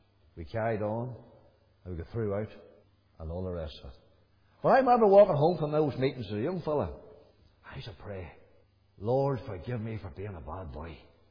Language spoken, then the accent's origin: English; Glenann, Northern Ireland, United Kingdom; background I would have had as a young lad growing up was there was a CEF meeting came to Corky's Corner. I'm from Glenann, near Marky Till.